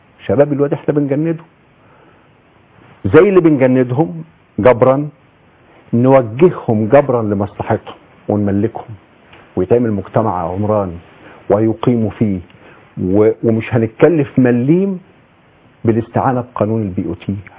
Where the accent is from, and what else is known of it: Egypt